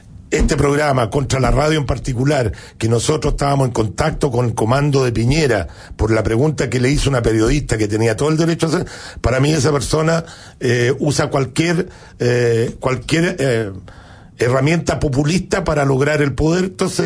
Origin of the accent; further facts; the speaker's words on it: Puente Alto, Santiago Metropolitan Region, Chile; Soy de Puente Alto